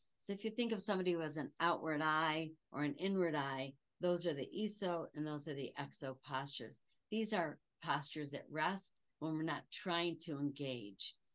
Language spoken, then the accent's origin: English; Detroit, Michigan, United States; here we're from the Motor City in Detroit, right? We're all about automobiles.